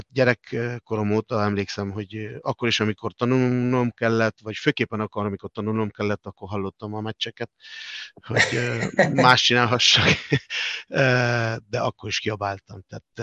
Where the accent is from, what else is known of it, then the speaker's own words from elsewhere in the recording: Argentina; Hungarian is a second language; mi nagy részben spanyoloktól, meg olaszoktól származunk Dél-Amerikából